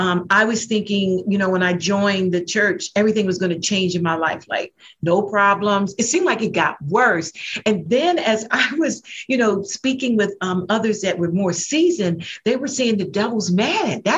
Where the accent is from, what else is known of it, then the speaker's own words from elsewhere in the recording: East Coast, United States; I'm from the West, I mean, East Coast. So I came back to the East Coast, started a business here.